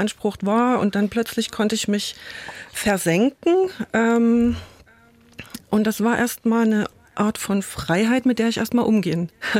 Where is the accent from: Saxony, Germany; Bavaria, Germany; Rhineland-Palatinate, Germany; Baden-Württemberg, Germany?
Saxony, Germany; Chemnitz; now in Dresden, Germany; Ich bin aus Chemnitz gekommen, hatte dort so in der Nachwendezeit eine sehr interessante Lebensphase.